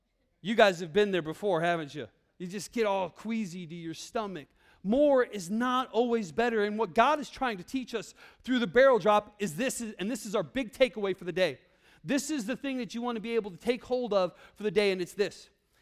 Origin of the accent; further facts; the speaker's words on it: Iowa, United States; I grew up in Iowa, and so we had this really janky amusement park